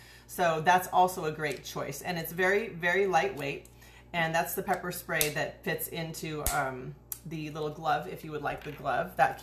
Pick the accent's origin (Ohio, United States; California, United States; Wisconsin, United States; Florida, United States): California, United States; Huntington Beach; so I grew up around the Huntington Beach area.